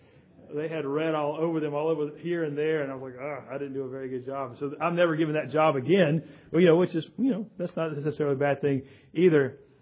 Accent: South Carolina, United States; I don't know how many of you, when you were growing up in South Carolina, used to watch the old show Nature Scene on ETV. I guess I'm the only one, but that's okay.

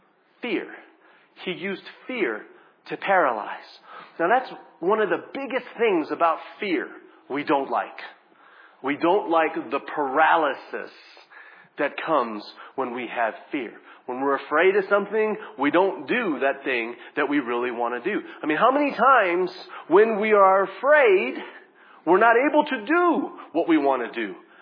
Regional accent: Hawaii, United States; You know, I'm from Hawaii, right? I like to surf.

